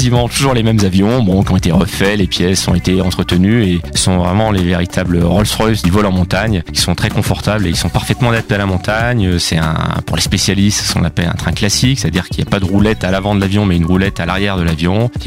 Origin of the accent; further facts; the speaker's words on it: Chambéry, Auvergne-Rhône-Alpes, France; Alors moi en fait je suis savoyard, je suis né à Chambéry et je viens à Méribel depuis bientôt 30 ans en fait.